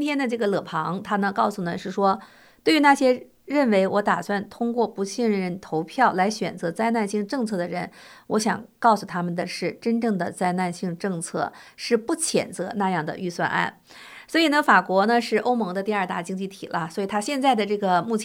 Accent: China; 这是我们大陆人怎么念的我也不知道

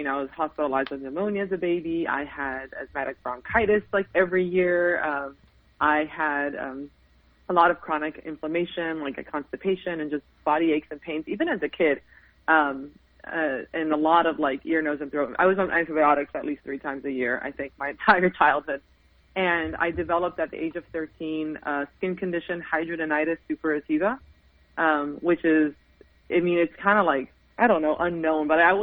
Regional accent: Miami, Florida, United States; I mean, I grew up in Miami, so there was a lot of them.

